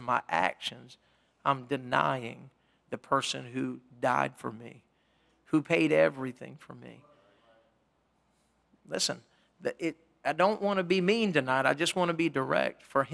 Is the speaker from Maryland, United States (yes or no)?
yes; Parsonsburg, Maryland, United States; I had to tell him, I'm sorry, I correct myself. I'm from Parsonsburg. … from Parsonsburg, amen?